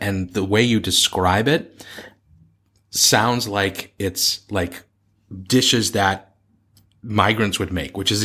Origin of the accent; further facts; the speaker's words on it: New England, United States; Because I'm from New England and we have eggnog